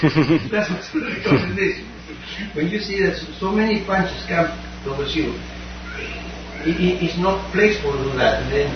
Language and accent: English; Argentina; Yes, I come from Argentina.